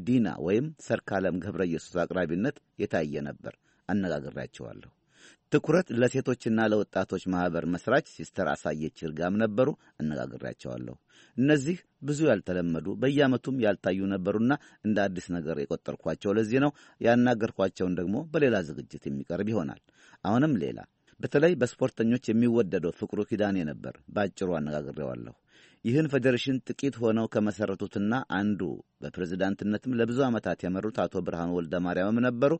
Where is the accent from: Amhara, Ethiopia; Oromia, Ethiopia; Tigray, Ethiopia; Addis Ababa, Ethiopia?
Oromia, Ethiopia; Tulu Dimtu; born there; በተለየ ትውልድ ቦታዬን ቱሉ ዲምቱን ስላነሳችሁልኝ ደስ ብሎኛል።